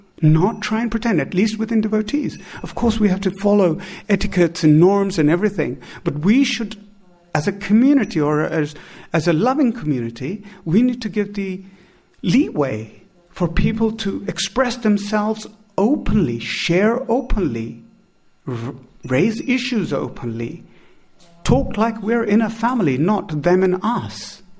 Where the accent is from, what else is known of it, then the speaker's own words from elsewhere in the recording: India; also born or lived in London, United Kingdom; because I was born in London. I went to India at the age of 6 months. Then I went to London at the age of 6 years. Then my father died. Then I went back to India. And then I eventually, at 16, I went back to England